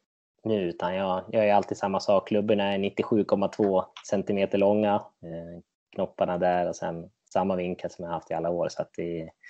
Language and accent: Swedish; Sweden; Det är inget man vill som svensk innebandyspelare.